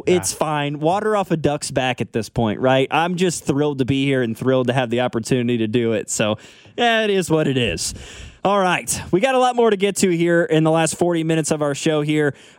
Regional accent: Lawson, United States; I would stop by one of the two gas stations that we had in town growing up in Lawson

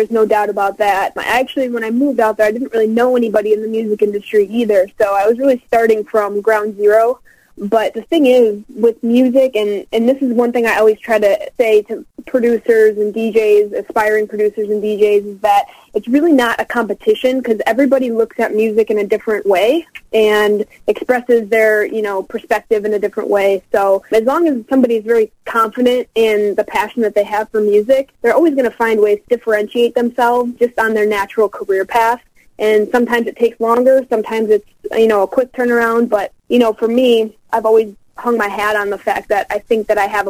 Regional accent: Chicago, Illinois, United States; So, you know, I take a lot of pride in the fact that I come from Chicago and I've gotten to kind of set my roots with some of those big names.

